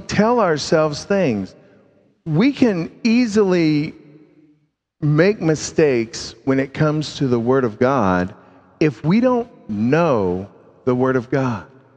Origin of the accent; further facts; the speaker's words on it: Southwest, United States; I'm from the Southwest. I'm thinking chili.